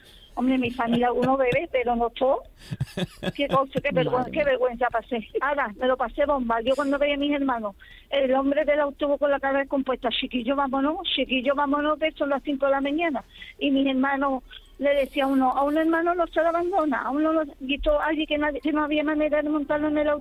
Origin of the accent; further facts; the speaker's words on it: Cádiz, Andalusia, Spain; Nosotros somos las de Cádiz.